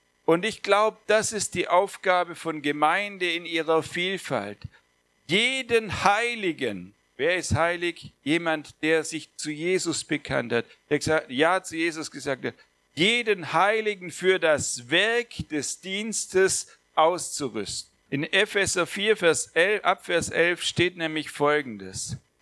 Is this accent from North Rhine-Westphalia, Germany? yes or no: no; Baden-Württemberg, Germany; Ich habe nicht nur, dass wir aus Baden-Württemberg kommen, weil das ist ja ein Badenzer, ich bin Schwabe